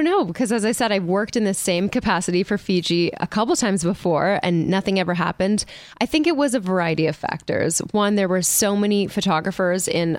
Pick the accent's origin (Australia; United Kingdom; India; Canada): Canada; Toronto, Ontario; now in Los Angeles, United States; From Toronto, Canada.